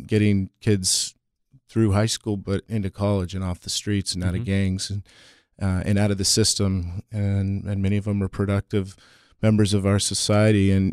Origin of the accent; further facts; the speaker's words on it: Los Angeles, California, United States; I come from the Los Angeles area. I was born and raised in Southeast LA.